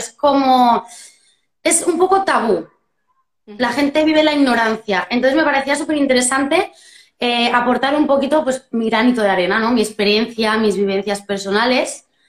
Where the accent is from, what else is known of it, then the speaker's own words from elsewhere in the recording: Barcelona, Catalonia, Spain; tengo 29 años, soy de Barcelona